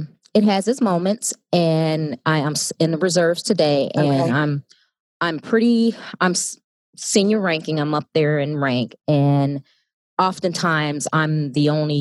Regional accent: Chicago, Illinois, United States; But growing up in Chicago actually fueled me, because not only did I have book smart, I actually learned a lot of street smart

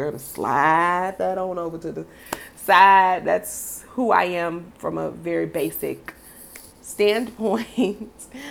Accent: Chicago, Illinois, United States; now in Atlanta, United States; currently live in Atlanta, Georgia, and I am from the dear, sweet, beautiful city of Chicago. Yes, I am from the Windy City, Chicago.

